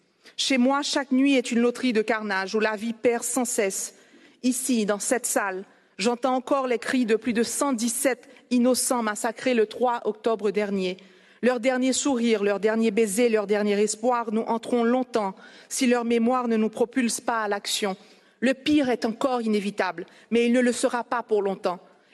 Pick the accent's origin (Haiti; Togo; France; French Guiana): Haiti; Je viens d'un coin des Amériques qui s'efface dans l'indifférence du monde. Un naufrage annoncé mais pourtant ignoré.